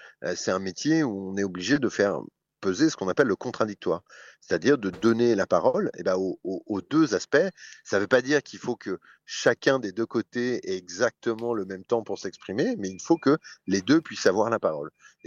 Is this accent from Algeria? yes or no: no; France; je suis français et que j'habite à Paris et que je travaille à l'époque à Paris pour un média français.